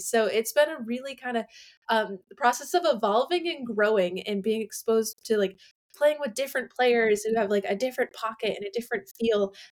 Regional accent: Maine, United States; Yeah, so I grew up in Maine, a little ways north of Portland, where there wasn't really a whole lot of a music scene

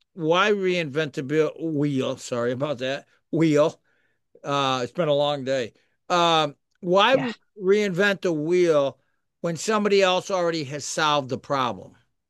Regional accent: Pittsfield, Massachusetts, United States; I grew up in the North End of Pittsfield.

